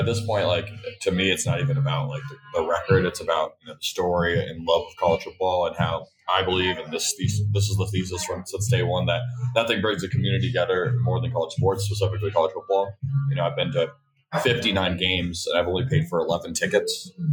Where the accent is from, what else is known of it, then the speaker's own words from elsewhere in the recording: Orlando, Florida, United States; I grew up in Orlando, Florida, born and raised watching Dante Culpepper at UCF, actually.